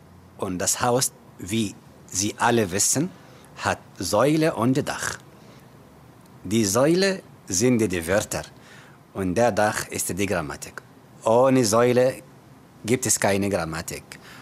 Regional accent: Cairo, Cairo Governorate, Egypt; German is a second language; Ich komme aus Ägypten. Genauer gesagt aus Kairo, der Hauptstadt von Ägypten.

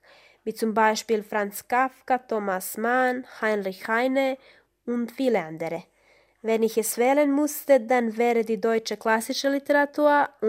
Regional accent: Montenegro; German is a second language; ich komme aus Montenegro. Es ist ein Land im Süden von Europa.

